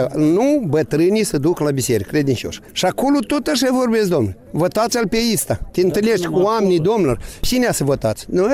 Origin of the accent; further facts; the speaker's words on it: Târgu Bujor, Galați County, Romania; Și sunt moldovean, moldovan. De la Bujor.